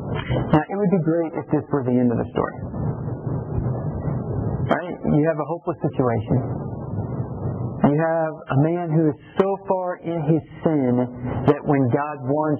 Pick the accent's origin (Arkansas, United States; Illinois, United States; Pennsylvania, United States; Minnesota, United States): Arkansas, United States; Rogers; also born or lived in Bentonville; I grew up in Northwest Arkansas, Rogers, Bentonville, the home of Walmart.